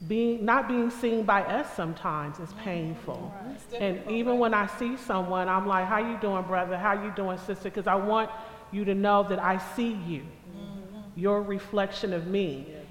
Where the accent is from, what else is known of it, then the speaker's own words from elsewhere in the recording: Portland, Oregon, United States; I was born and raised in Portland. This is a predominantly white city, getting even whiter.